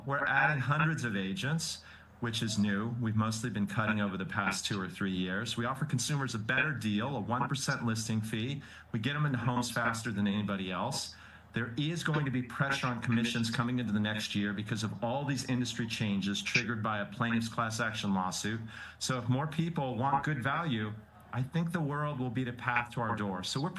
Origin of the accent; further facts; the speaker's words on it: Washington, United States; people are going to come back to Oregon, California, and Washington, my home state.